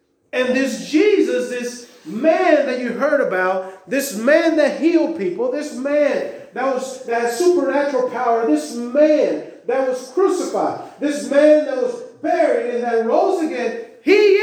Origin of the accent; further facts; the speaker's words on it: Dominican Republic; You know, we grew up there in the Dominican. It was normal for us to have bars in the windows and have bars in the front of the house and have bars in the door, you know, in front of it.